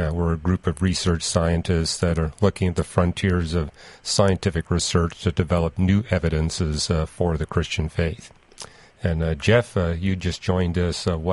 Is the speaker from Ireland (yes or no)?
no; Canada; moved away as an adult; now in United States; I'm a Canadian. I was born, raised, and educated in Canada. Got my PhD in astronomy at the University of Toronto, and then came to the U.S. to continue research at Caltech.